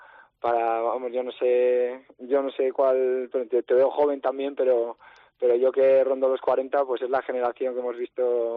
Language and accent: Spanish; Valladolid, Castile and León, Spain; mis abuelos por parte de madre, pues de Oviedo, de Oviedo Capital. Y bueno, aparte, yo soy de Valladolid.